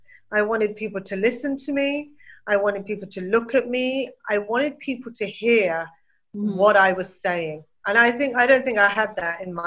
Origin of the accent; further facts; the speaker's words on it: Birmingham, West Midlands, United Kingdom; also born or lived in Manchester / London; I was born in Birmingham.